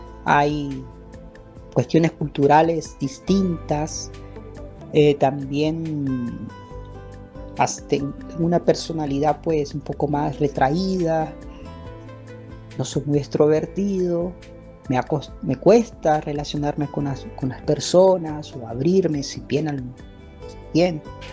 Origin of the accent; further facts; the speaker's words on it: Táchira, Venezuela; born there; moved away; Sentimientos de cariño, por el lugar donde nací, por el Táchira, por Venezuela.